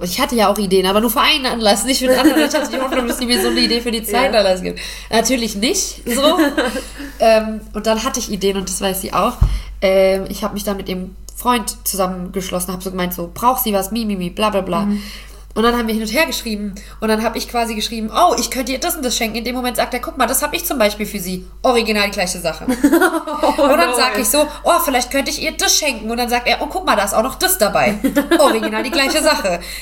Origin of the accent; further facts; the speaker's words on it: Hesse, Germany; ich bin Hessin.